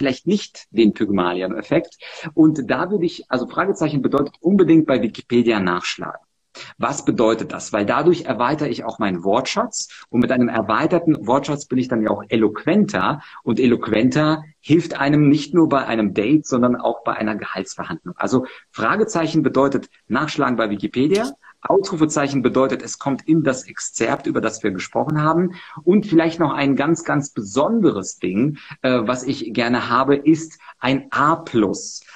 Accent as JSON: {"language": "German", "town": "Munich", "region": "Bavaria", "country": "Germany", "said": "ich bin ja aus München"}